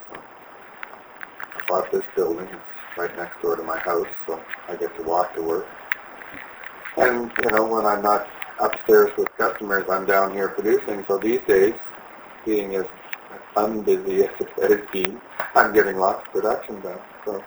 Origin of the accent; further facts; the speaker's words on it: New Brunswick, Canada; now in United States; I'm from New Brunswick.